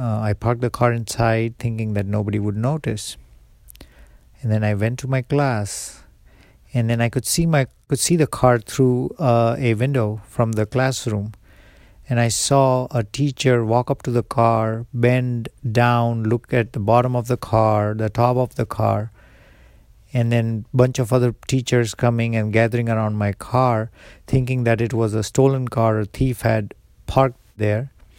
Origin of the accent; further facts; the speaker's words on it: Morbi, Gujarat, India; at the age of 7, I was sent to a boarding school 60 miles away from my hometown of Morbi, in a city called Rajkot.